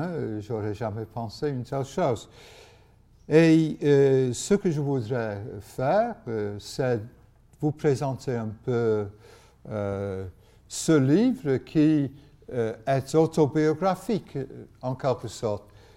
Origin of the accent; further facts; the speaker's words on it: England, United Kingdom; French is a second language; now in France; je suis anglais. Mais à moitié anglais, parce que mes parents étaient gallois. Et donc, je suis plus gallois qu'anglais, en réalité.